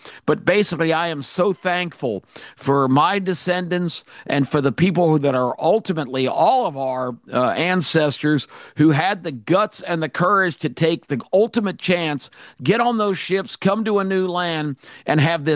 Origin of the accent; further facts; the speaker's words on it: Atlanta, Georgia, United States; So many close friends growing up in Atlanta. My four best friends from high school are still my four best friends to this day.